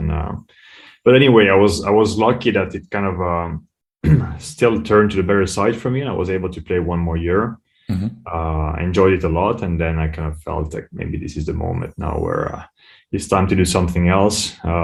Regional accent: Switzerland; also born or lived in Finland; Yeah. So, like I said, I was born in Finland. I grew up in Switzerland.

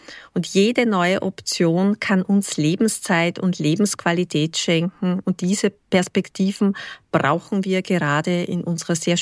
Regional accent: Wiener Neustadt, Lower Austria, Austria; Ich komme aus Wiener Neustadt in Österreich.

